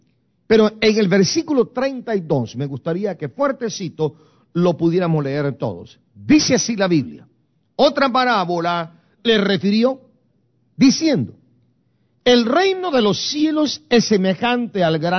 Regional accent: Guatemala; moved away; cuando yo me vine de Guatemala. El día 13 de febrero del año 1982 emigré para este país

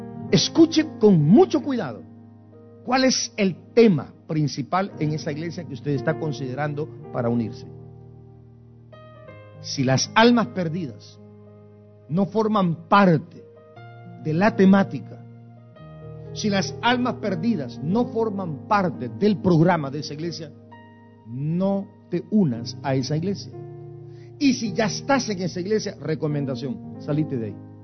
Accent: Guastatoya, El Progreso, Guatemala; que fueron misioneras en mi pueblo, en Guastatoya, en Guatemala

